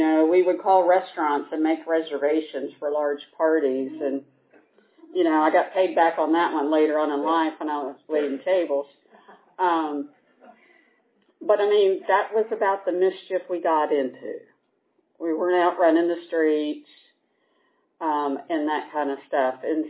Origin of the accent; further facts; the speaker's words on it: Stone Mountain, Georgia, United States; I grew up out in Stone Mountain on the Gwinnett County side, and very rural back then in the early 60s.